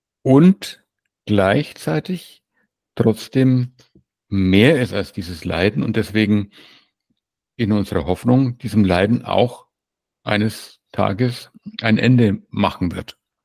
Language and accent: German; Kronach, Bavaria, Germany; born there; Aber ich bin halt nun mal in Kronach geboren und das ist in Deutschland und in einer evangelischen Familie.